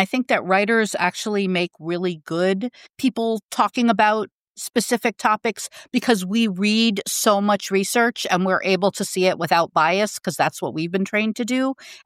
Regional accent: Rhode Island, United States; accent: Rhode Island; And I feel like my Rhode Island only comes out when I've had a couple of drinks.

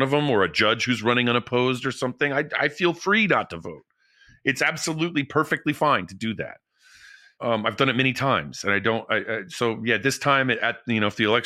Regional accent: Vermont, United States; I'm from Vermont. I sometimes riff

